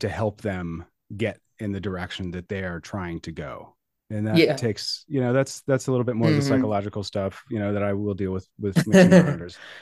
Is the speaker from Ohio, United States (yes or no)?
yes; Columbus, Ohio, United States; also born or lived in Washington, D.C.; now in New York, United States; Yeah, I grew up in Columbus, Ohio.